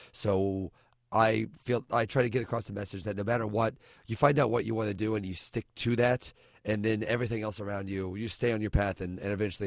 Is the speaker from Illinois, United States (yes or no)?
yes; Mattoon, Illinois, United States; I grew up in Mattoon